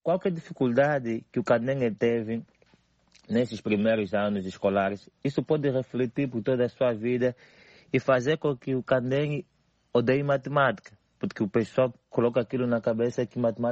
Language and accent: Portuguese; Cazenga, Luanda, Angola; escolhi o Cazenga porque é lá onde eu nasci, é lá onde eu cresci